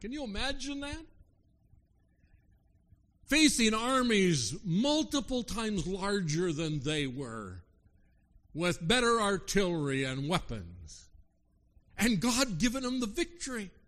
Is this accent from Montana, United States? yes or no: yes; Montana, United States; My wife is from Missouri. I grew up in Montana.